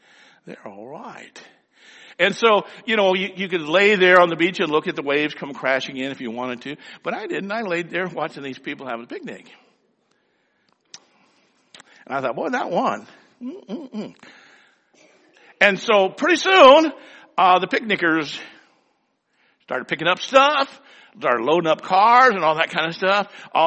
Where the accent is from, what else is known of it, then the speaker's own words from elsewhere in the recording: Biloxi, Mississippi, United States; born there; Of course, there's a problem there because I was born in Mississippi. Can you imagine that? Biloxi, Mississippi. I've only been there once my whole life, except when I was born there.